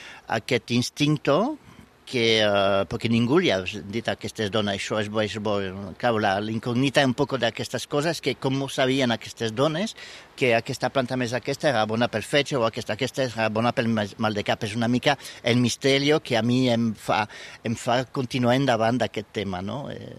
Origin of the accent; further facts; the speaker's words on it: Nouvelle-Aquitaine, France; Catalan is a second language; Jo soc d'un poble petit al sud de Pau, un poble en un valle d'Ossó, que es diu La Reims, que està just a la frontera francesa d'Aragó amb colindant a Formigal.